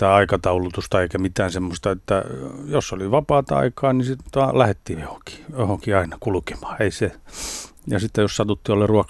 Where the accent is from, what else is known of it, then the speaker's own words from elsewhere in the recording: Lohja, Uusimaa, Finland; also born or lived in Kerava / Karjalohja; en oikein mistään kotoisin, kun on syntynyt Keravalla, mutta sen jälkeen on asunut sekä Lohjalla että nyt sitten perheen kanssa Karjalohjalla, että sinne päin minua on 11-vuotiaana muuttanut.